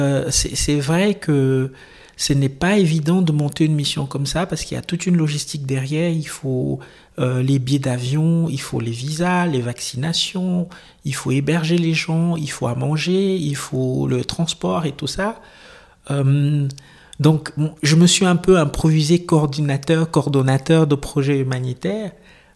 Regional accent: Cameroon; Je suis originaire du Cameroun.

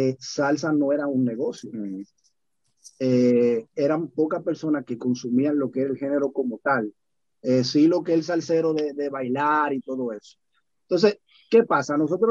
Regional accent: Dominican Republic; a la manera de como nosotros lo sentíamos como dominicanos.

